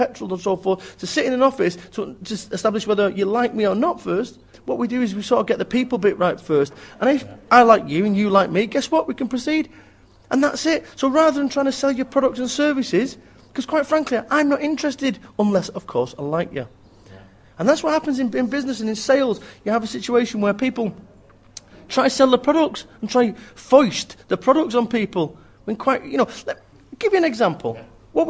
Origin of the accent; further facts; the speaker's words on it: Manchester, North West England, United Kingdom; because I'm 16 stone 8 and I'm from Manchester and I've got a shaved head